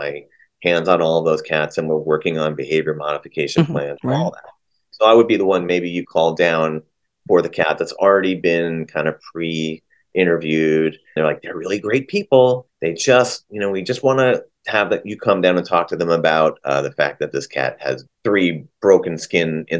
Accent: New Jersey, United States; moved away as an adult; I came here from New Jersey. It was a different life.

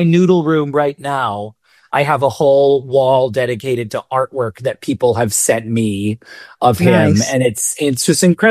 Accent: Rochester, New York, United States; And then I moved from New York back to my hometown. I'm from Rochester, New York.

